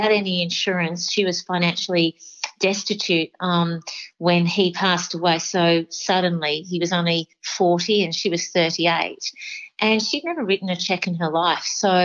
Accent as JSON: {"language": "English", "town": "Melbourne", "region": "Victoria", "country": "Australia", "tie": "born or raised there", "said": "I'm the youngest of five children. I grew up in Melbourne, and my life changed dramatically at the age of two."}